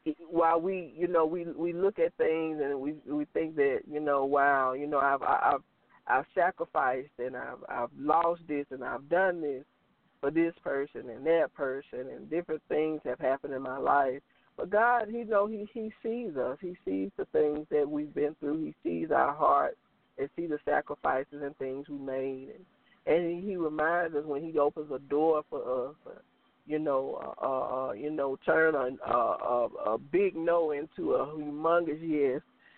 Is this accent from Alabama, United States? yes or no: yes; Aliceville, Alabama, United States; in my community where I grew up in Aliceville